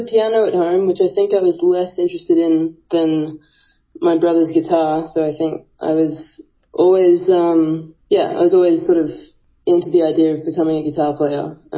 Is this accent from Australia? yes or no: yes; Sydney, New South Wales, Australia; I grew up in Sydney.